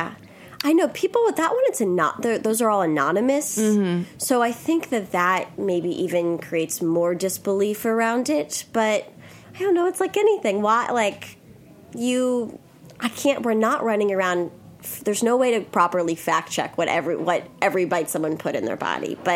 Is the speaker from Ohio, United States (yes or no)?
no; Philadelphia, Pennsylvania, United States; I'm from Philadelphia